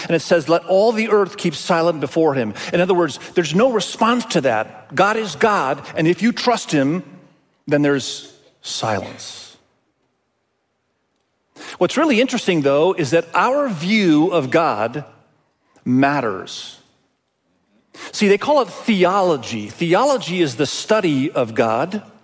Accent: Indonesia; I was raised in Indonesia.

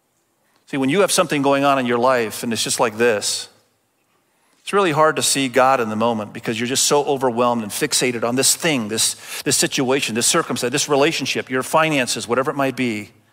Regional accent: Indonesia; Perspective. I was raised in Indonesia, and I went to boarding school

